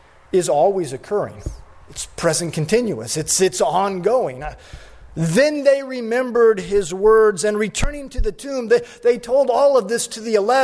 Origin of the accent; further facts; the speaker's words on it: Midwest, United States; in the practice I had growing up in the Midwest, we had some of the saints of the church tell the same stories over and over and over again